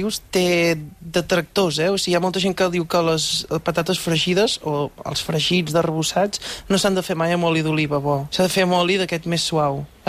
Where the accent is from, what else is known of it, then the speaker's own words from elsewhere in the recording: Lleida, Catalonia, Spain; Mira que sóc de Lleida, que fot calor allà, eh?